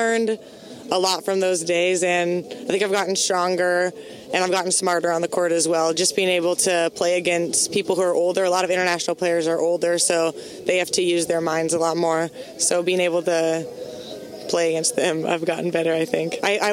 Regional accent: Puerto Rico; Didn't get to go to my hometown of Puerto Rico to play.

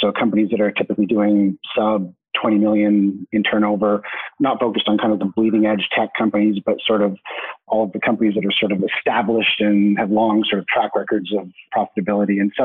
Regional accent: Canada; So I'm Canadian by nationality, so that I sort of identify as a bit of a global citizen. So I sort of split time between homes in Vancouver, BC, and London, England.

